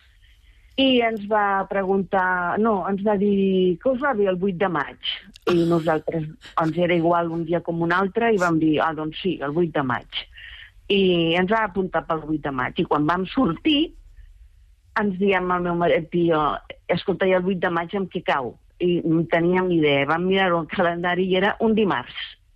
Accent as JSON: {"language": "Catalan", "town": "Barcelona", "region": "Catalonia", "country": "Spain", "tie": "born or raised there", "said": "Mira, jo soc de Barcelona, he viscut sempre a Barcelona i treballava al carrer Provença"}